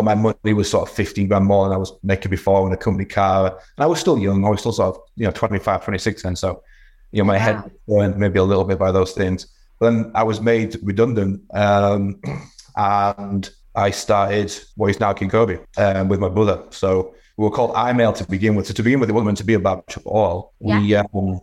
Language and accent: English; Scarborough, Yorkshire and the Humber, United Kingdom; now in Leeds, United Kingdom; I've been in Leeds for 15 years, but I'm not from Leeds originally. I'm from Scarborough.